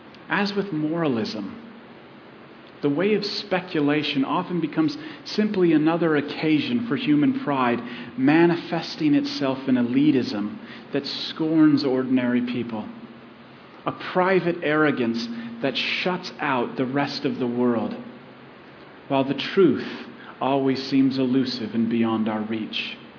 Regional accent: Arizona, United States; You know, I grew up in Arizona. I mean, if you've ever gone to Sedona, you'll see what I'm talking about.

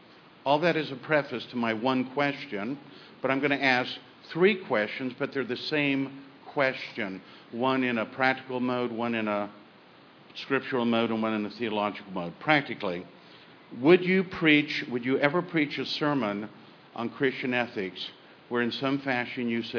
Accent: Columbia, United States; from Columbia.

